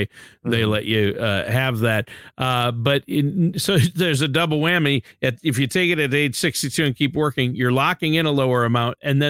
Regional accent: Minnesota, United States; I'm from Minnesota.

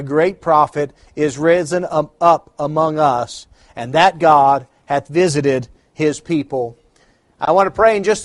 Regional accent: West Virginia, United States; And for my home state of West Virginia, just a shout out that Mother's Day was started in Grafton, West Virginia

